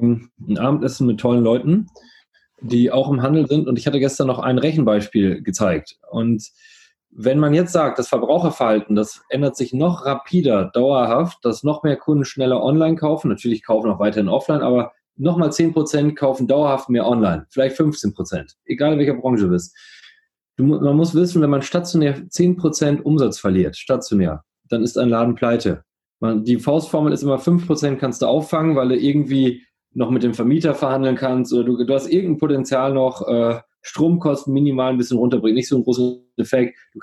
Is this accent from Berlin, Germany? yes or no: no; Coesfeld, North Rhine-Westphalia, Germany; Ab jetzt, auch für kleine Städte wie, ich komme ja aus Coesfeld, kannst du auch da wohnen bleiben